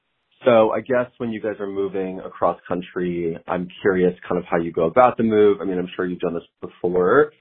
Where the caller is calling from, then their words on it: New York City, New York, United States; Hi, guys. I'm calling from New York.